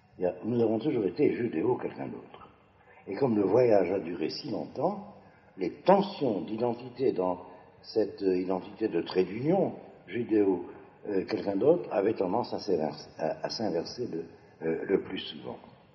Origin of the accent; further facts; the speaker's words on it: Algeria; born there; first language Hebrew; French is a second language; si je parle français, c'est pas parce que je suis né en France. C'est parce qu'il y a eu un incident dans l'histoire de France, la colonisation de l'Algérie. Je suis dans l'Algérie, alors je parle français parce que le français était en Algérie. Mais en réalité, ma langue, c'est l'hébreu.